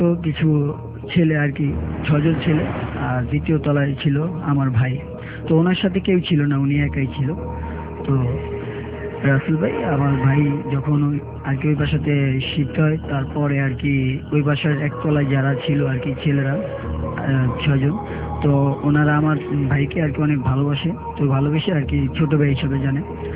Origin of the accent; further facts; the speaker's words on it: Bhola, Barisal Division, Bangladesh; আমি ভোলা থেকে এসেছি।